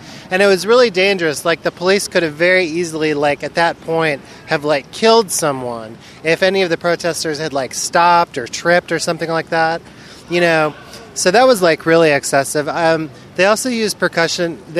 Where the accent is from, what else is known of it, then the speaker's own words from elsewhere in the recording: Nashville, Tennessee, United States; from Nashville, Tennessee.